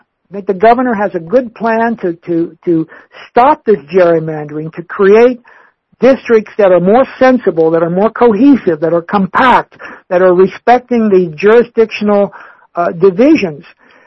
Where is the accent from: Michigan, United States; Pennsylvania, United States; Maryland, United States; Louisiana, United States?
Maryland, United States; College Park; I as a long term Prince George's resident, and I grew up here in College Park